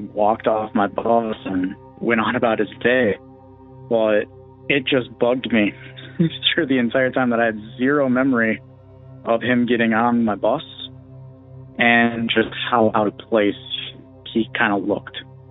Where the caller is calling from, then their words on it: Minnesota, United States; I'm from Minnesota.